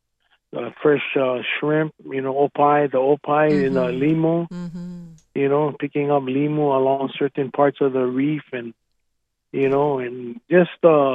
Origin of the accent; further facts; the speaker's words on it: Laie, Hawaii, United States; So I grew up on the North Shore in a little town called Laie. My parents were Mormons, my mom and dad. My dad worked for the church and the Navy. He was in Pearl Harbor. And so we grew up very much a Christian family